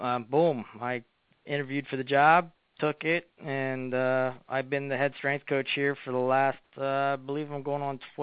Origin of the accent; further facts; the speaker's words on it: Pennsylvania, United States; I'm from central Pennsylvania in the good old USA. I know you're up there in Canada and things. So I grew up in Pennsylvania. I'm native here, and I just never really left the state.